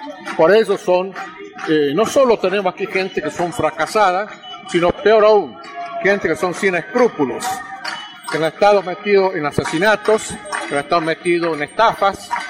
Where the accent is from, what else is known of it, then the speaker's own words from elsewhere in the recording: Argentina; Porque soy argentino, un argentino que trabaja y que paga impuestos